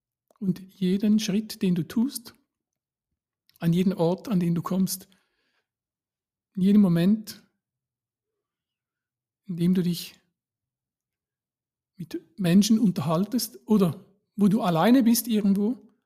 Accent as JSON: {"language": "German", "country": "Switzerland", "said": "bei uns in der Schweiz"}